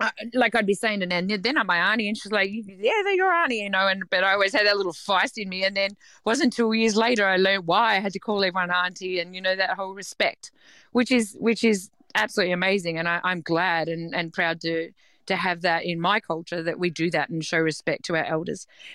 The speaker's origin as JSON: {"language": "English", "town": "Geelong", "region": "Victoria", "country": "Australia", "tie": "born there", "said": "I was born over here, actually. I was born on Wathaurong country, so over in Geelong. My nan was in the stolen generation, as her mother and mother before her, so my great-grandmother and my great-great-grandmother."}